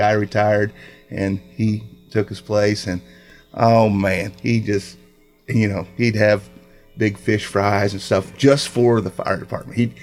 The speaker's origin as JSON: {"language": "English", "town": "Hardin", "region": "Illinois", "country": "United States", "tie": "born or raised there", "said": "I remember growing up in Hardin, Calhoun."}